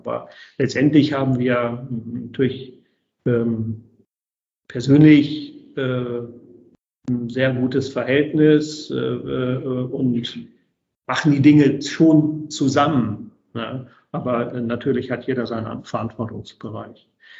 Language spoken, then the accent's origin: German; Langenhagen, Lower Saxony, Germany; born there; Ich bin gebürtiger Langhagener, also das ist natürlich erstmal eine, ich sag mal, emotionale Bindung hier